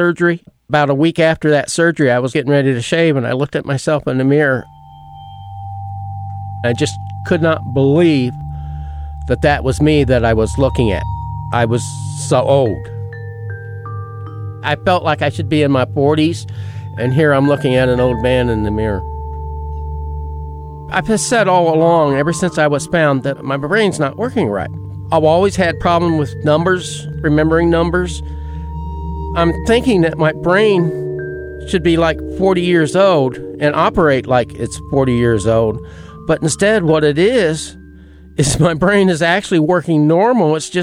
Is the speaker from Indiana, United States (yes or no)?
yes; Indianapolis, Indiana, United States; I'm pretty well convinced that I was raised in Indianapolis and that I went to a Catholic school.